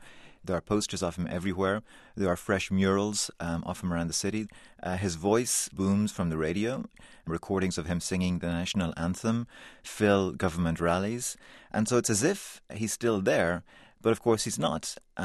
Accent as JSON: {"language": "English", "country": "Ireland", "said": "I was a perfect fall guy in the sense that, yes, I'm Irish, freckly and blonde, or ginger, if you like."}